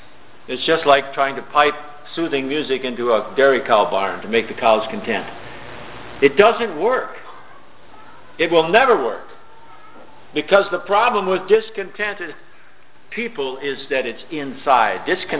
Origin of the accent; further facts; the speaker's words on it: Minnesota, United States; there was a dairy in my hometown in southern Minnesota that had a cartoon cow named Elsie.